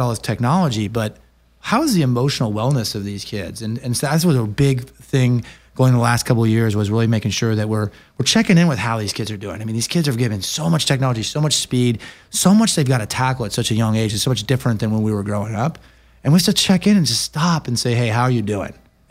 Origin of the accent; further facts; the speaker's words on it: New York, United States; I mean, I'm from New York. It's an energizing city.